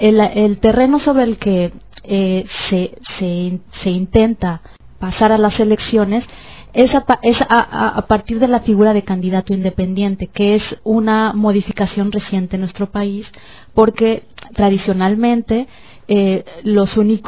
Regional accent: Mexico; nos hemos enfocado quienes somos mexicanos, estamos en condición de apoyar

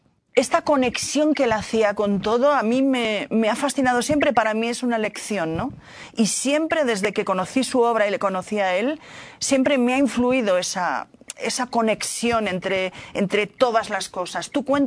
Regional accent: Barcelona, Catalonia, Spain; yo soy de Barcelona, soy catalana, me considero catalana, me considero también española, me considero europea.

